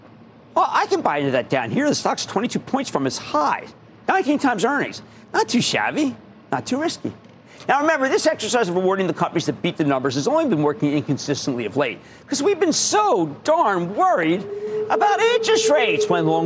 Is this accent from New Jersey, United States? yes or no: yes; New Jersey, United States; with my home state of New Jersey